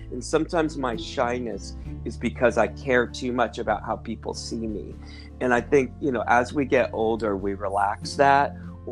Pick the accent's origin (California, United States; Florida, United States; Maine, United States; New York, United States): California, United States; I was raised in Marin County in the 70s. Think peacock feathers, hot tubs, lots of marijuana.